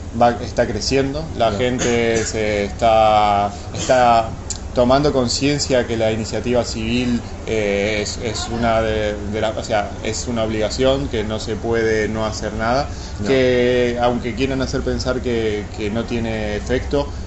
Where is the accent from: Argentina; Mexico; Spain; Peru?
Argentina; accent: Argentine; Soy argentino.